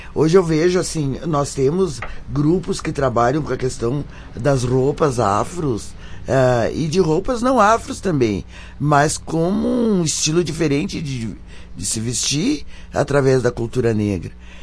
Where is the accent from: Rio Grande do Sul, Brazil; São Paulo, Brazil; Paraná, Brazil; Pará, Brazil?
Rio Grande do Sul, Brazil; Caxias do Sul; born there; Mas eu nasci em Caxias e faço parte dessa cultura de Caxias italiana, que foi onde eu aprendi a fazer muita coisa. Então eu tenho um resgate meu da minha negritude na feijoada, no vatapá, nessas coisas.